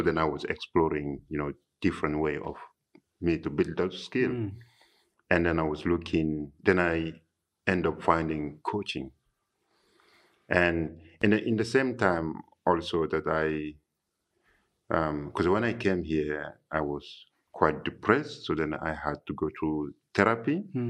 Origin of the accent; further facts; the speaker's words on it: Chad; moved away; And I'm originally from Chad, and you know, I came here almost 15 years now.